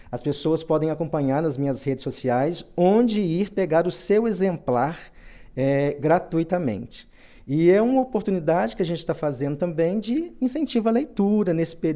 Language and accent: Portuguese; Jaguara, Minas Gerais, Brazil; born there; com destaque para o distrito de Jaguara, lugar onde eu nasci.